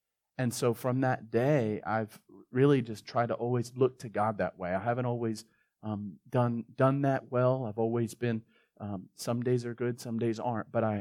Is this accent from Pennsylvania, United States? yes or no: no; Baltimore, Maryland, United States; And I grew up in poverty in Baltimore, and so I knew what poverty looked like, felt like, and lived.